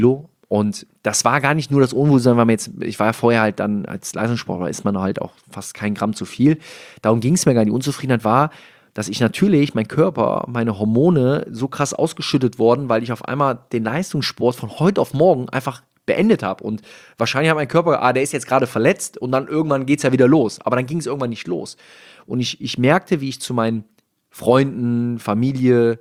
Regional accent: Rhineland, Germany; Als Rheinländer bringt man auch viel Energie mit.

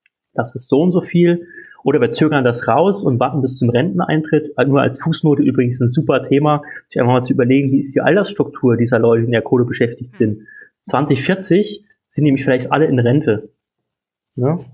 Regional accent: Thuringia, Germany; also born or lived in Saxony; now in Berlin, Germany

